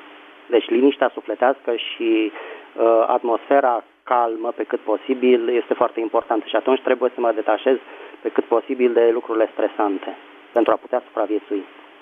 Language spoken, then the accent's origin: Romanian; Bucharest, Romania; din București